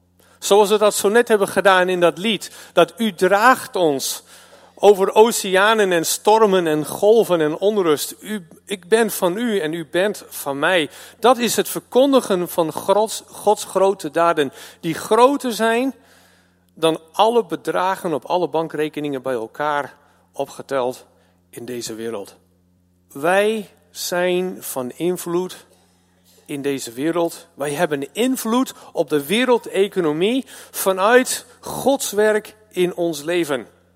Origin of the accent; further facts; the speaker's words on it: United States; now in Netherlands; Ik weet niet, ik ben Amerikaan, ik vond het wel cool om daar wat mee te doen.